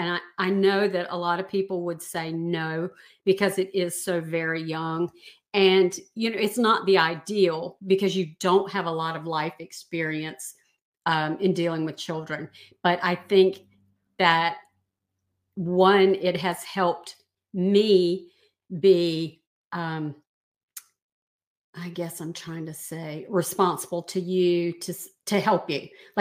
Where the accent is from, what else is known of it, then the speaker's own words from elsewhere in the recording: Lenoir, North Carolina, United States; We are from Lenore, North Carolina. So we're the foothills of the mountains near Blowing Rock.